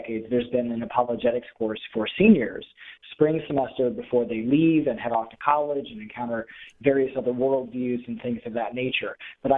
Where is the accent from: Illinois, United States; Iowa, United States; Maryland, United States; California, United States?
Iowa, United States; I left doing religious education work for a parish in Dubuque, Iowa, pretty close to my hometown